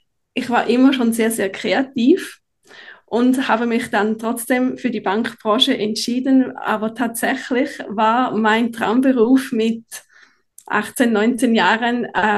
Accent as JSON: {"language": "German", "country": "Switzerland", "tie": "born or raised there", "accent": "Swiss", "said": "man hört es wahrscheinlich an meinem Dialekt. Ich bin in der Schweiz aufgewachsen. Ich bin immer noch in der Schweiz."}